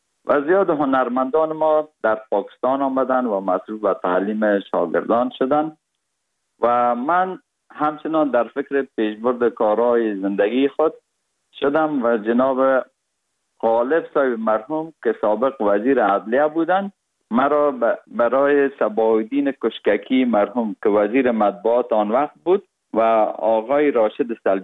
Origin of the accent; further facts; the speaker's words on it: Kabul, Afghanistan; also born or lived in Parwan; تولدم در ولایت پروان شده و بعد از او 40 روزه بودیم که پدرم مرا کابل آورد، چون وظیفهشان در کابل بود و ما در سایه کوتی سنگی کابل بزرگ شدیم.